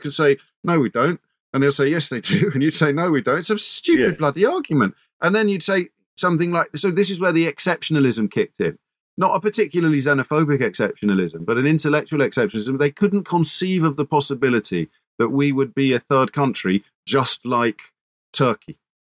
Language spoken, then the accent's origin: English; United Kingdom; Don't be ridiculous. We're British.